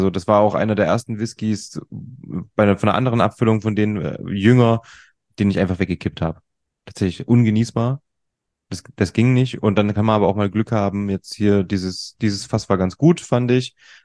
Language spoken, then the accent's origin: German; Jena, Thuringia, Germany; Jena ist ja meine Heimatstadt.